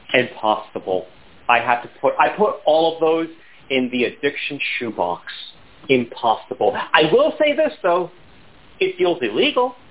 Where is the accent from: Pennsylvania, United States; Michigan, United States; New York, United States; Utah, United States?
New York, United States; now in Southern California, United States; I'm in SoCal. Okay, I'm from New York. But I'm in SoCal.